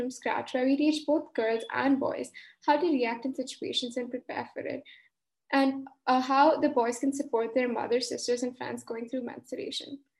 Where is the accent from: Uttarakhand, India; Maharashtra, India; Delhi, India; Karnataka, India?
Karnataka, India; Bangalore; English is a second language; I'm from Bangalore, India.